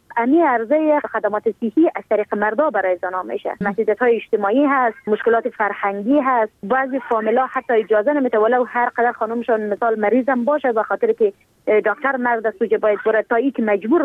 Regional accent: Helmand, Afghanistan; ما در ولایت هلمند بزرگ شدیم و با این محیط کاملا مطابقت داده میتونم خودم را،

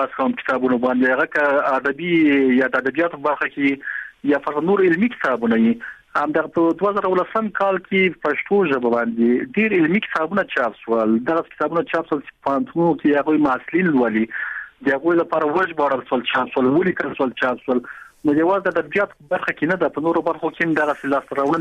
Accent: Ghazni, Afghanistan; اوس زه خپل د غزنی دی ولایت یم

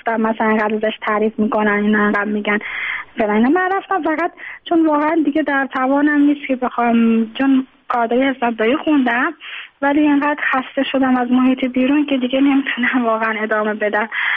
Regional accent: Tehran, Tehran Province, Iran; born there; now in Mashhad, Iran; من خودم متولد تهرانم، اینجا به دلیل ازدواج کردم اومدم اینجا، حالا موندگار شدم دیگه توان بازگشت نداشتم. اینجا مثلا مذهبیه

